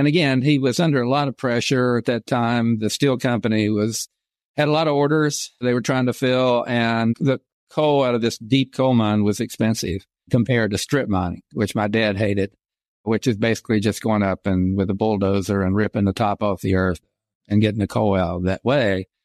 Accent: Coalwood, West Virginia, United States; I could tell the story about growing up in Colwood and building rockets all day long

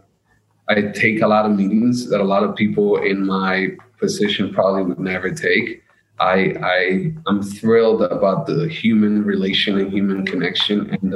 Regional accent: United States; think of a 16-year-old, not even 15-year-old rebellion kid who thought he owned the world because I'm from America and screw everybody better.

